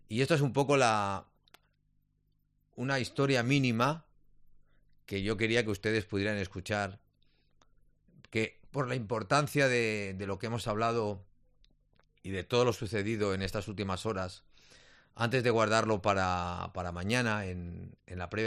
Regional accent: Barcelona, Catalonia, Spain; ¿de dónde eres? De Barcelona. Me siento ciudadano de Barcelona, de verdad.

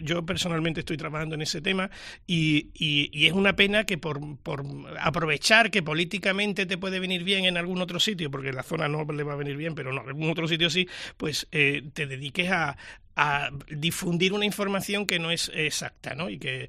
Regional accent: Andalusia, Spain; los onubenses

